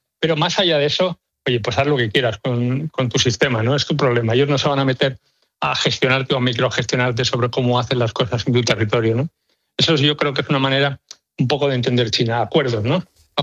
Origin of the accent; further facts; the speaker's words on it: Spain; nosotros, los españoles, porque los españoles somos también un poco los mediterráneos, ¿no? Yo diría del sur de Europa.